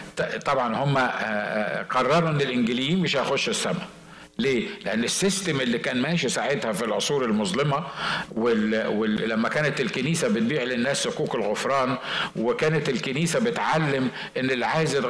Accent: Egypt; عندنا في مصر كانت الموضة دي

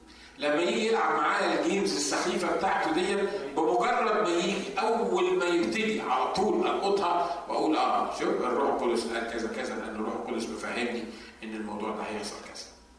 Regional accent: Egypt; احنا عندنا في مصر قسم في البوليس

